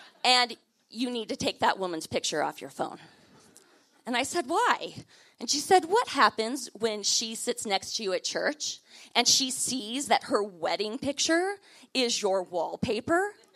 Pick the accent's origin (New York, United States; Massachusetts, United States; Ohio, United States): New York, United States; she just moved here from New Mexico, and I'm from New York.